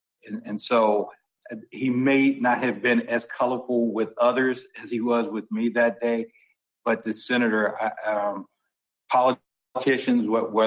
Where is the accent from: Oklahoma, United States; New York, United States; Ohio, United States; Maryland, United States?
Maryland, United States; Capitol Heights; And I'm from Capitol Heights, and them fighting words.